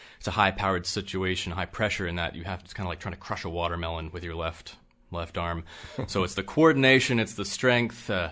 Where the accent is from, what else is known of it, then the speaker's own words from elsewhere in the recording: Baltimore, Maryland, United States; I think as I was a kid growing up in Baltimore, my parents would take me to Irish festivals in Baltimore and D.C.